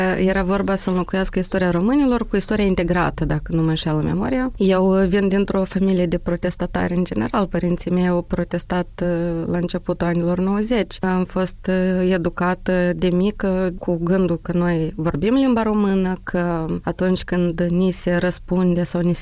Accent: Moldova; în cazul nostru, a celor care se identifică ca români în Republica Moldova

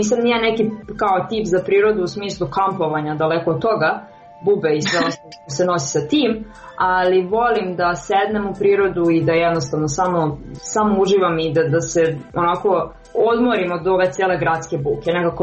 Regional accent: Šumadija and Western Serbia, Serbia; ja sam opet dete iz Kolubarskog okruga, tako da bih uvek potencirala zapadnu Srbiju

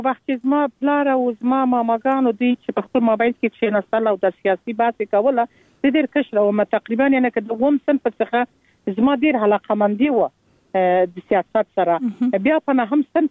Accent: Kandahar, Afghanistan; born there; موږ خپل چې په کندهار کې پیدا سول او زما اولادونه په کندهار کې پیدا سول

